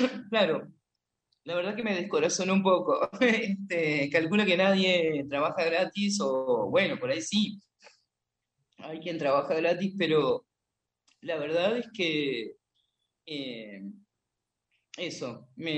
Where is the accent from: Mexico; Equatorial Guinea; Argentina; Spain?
Argentina; por más que nosotros estemos entrenados como argentinos, estamos muy entrenados en las crisis